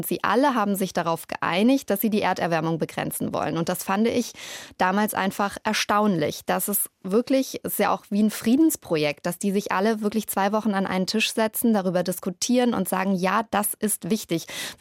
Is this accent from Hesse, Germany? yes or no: yes; Bad Soden am Taunus, Hesse, Germany; Ich komme nämlich aus der Fleischwursthauptstadt Hessens, aus Bad Soden am Taunus.